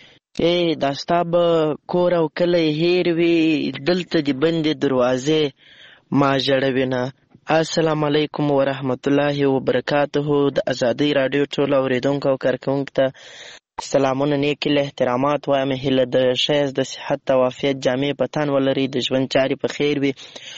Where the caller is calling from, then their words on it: Lashkar Gah, Helmand, Afghanistan; accent: Helmandi; یو ځل بیا خوشاله يم چې در سره ګډونوالې … هم له هلمند مرکز لشکرګاه شاره پیغام درته پریږدم.